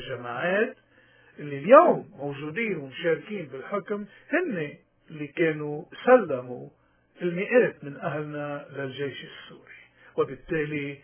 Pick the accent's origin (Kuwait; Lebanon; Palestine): Lebanon; تنضل كلبنانيين أحرار وسياديين وقادرين نكون ببلد نحترم فيه بعضنا